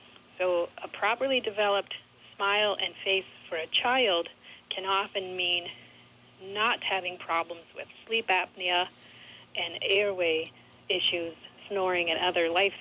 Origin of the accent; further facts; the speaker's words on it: Sioux Falls, South Dakota, United States; I grew up here in Sioux Falls